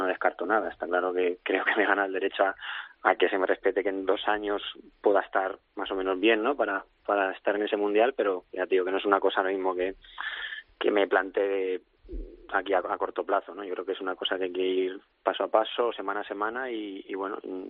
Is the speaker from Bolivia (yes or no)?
no; Madrid, Community of Madrid, Spain; para todos los que somos de Madrid